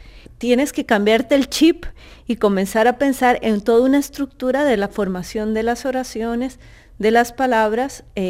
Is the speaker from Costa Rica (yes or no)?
yes; Costa Rica; now in Helsinki, Finland; Yo soy costarricense y bueno, es aún más una minoría, somos como 5 personas apenas.